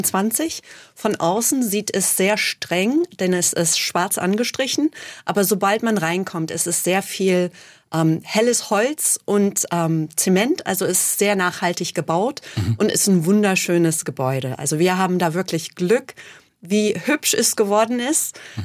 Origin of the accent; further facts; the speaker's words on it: United States; ich komme aus den USA, wo wir riesen Monokulturen haben. Da kann man eine Stunde fahren und man sieht nur Mais und Soja.